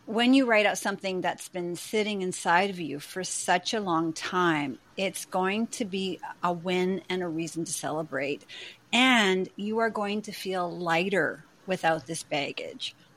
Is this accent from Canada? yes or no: yes; Canada; I'm Canadian and I don't like to brag